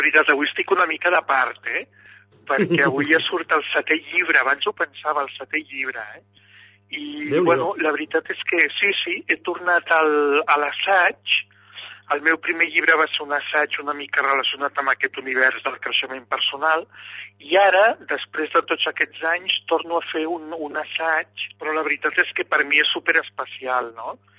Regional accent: Arnes, Catalonia, Spain; Les bruixes d'Arnes va ser aquest primer caçador de bruixes de la història de Catalunya que apareix al meu poble i acusa dues dones de ser adoradores del diable, no?

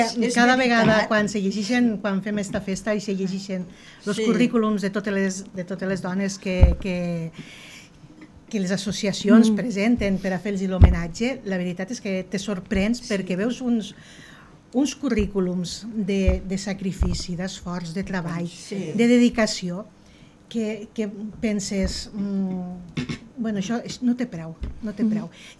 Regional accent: Ascó, Catalonia, Spain; la meva veïna, que és la Madalena, que és la del meu poble, d'Ascó

